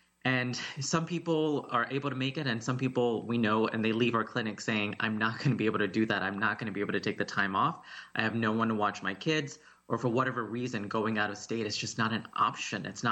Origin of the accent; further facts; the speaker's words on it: Texas, United States; Yeah, I think my experience of oppression growing up in Texas and feeling it on so many fronts is the same thing that's continuing to happen